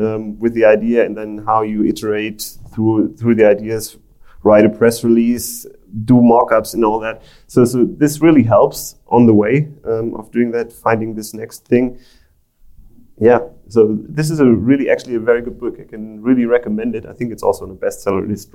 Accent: Germany; I'm from Germany

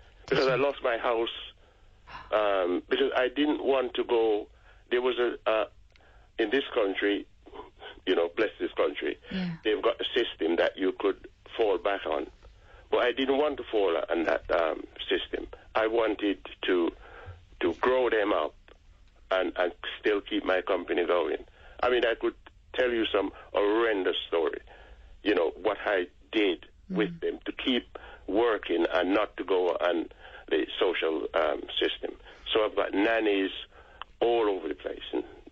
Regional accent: Jamaica; I came from Jamaica.

